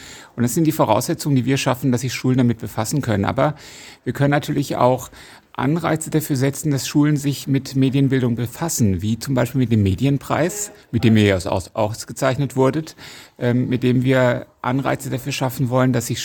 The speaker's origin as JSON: {"language": "German", "town": "Heppenheim", "region": "Hesse", "country": "Germany", "said": "Ich komme aus Heppenheim, bin aber für den gesamten Kreis Bergstraße, nämlich auch für Lambertheim, zuständig"}